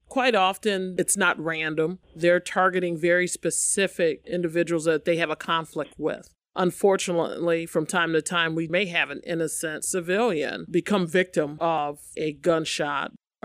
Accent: Rockford, Illinois, United States; Being born and raised in Rockford, a lot of people know who I am.

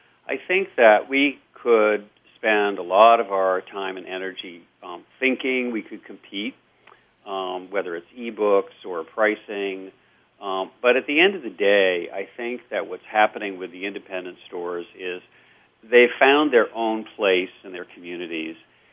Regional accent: South Hadley, Massachusetts, United States; In fact, my hometown bookstore, The Odyssey in South Hadley, Massachusetts, just celebrated its 50th birthday.

